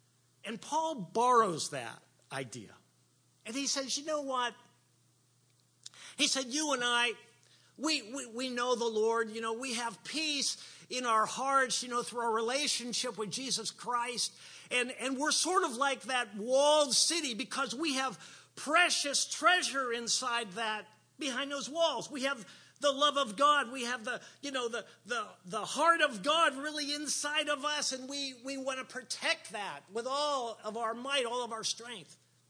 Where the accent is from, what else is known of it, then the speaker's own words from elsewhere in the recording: Butler, Pennsylvania, United States; I'm going to be returning to Butler, Pennsylvania. That was my hometown where I was born.